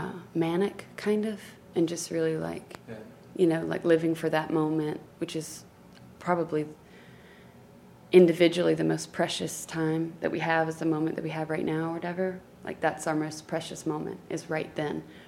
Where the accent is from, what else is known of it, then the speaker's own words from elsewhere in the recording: United States; being an American with the everything that's going on right now in my country or whatever.